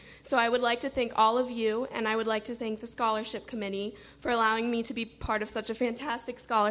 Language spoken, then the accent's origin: English; Champaign, Illinois, United States; now in Chicago, United States; I come from the Champaign-Urbana area, but I now live in the city and attend Loyola University Chicago.